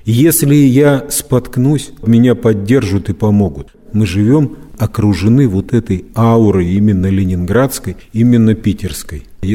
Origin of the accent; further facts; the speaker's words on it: Saint Petersburg, Russia; Я был уверен в том, что жители нашего, моего родного города отреагируют всегда правильно